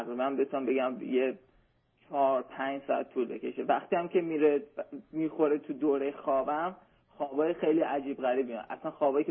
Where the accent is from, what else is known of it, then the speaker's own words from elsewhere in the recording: Iran; moved away as an adult; now in United States; من 3 ماهه والا از ایران اومدم و بچه 17 سالم هم هست